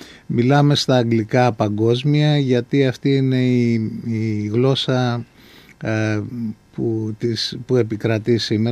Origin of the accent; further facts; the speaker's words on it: Crete, Greece; accent: Cretan; first language Cretan; η πρώτη μου γλώσσα ήταν τα κριτικά εμένα.